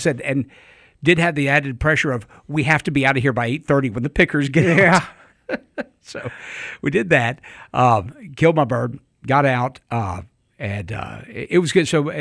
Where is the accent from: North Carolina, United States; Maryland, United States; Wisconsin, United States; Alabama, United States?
Alabama, United States; I said, we're from Alabama.